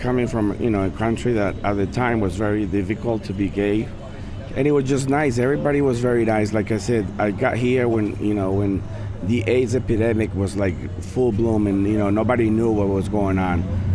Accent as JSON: {"language": "English", "country": "Colombia", "said": "I'm from Colombia."}